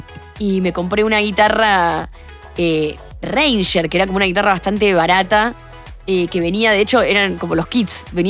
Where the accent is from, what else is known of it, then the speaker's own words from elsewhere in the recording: Buenos Aires, Argentina; Sí, soy de Buenos Aires, del barrio de Palermo, que es un barrio con mucho acceso a todo.